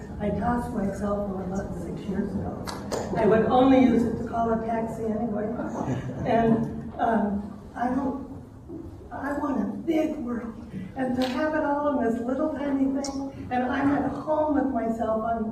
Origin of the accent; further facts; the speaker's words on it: Vermont, United States; Okay, growing up in Vermont, as soon as school was over, I'd run across this swinging bridge over a river and up this cliff.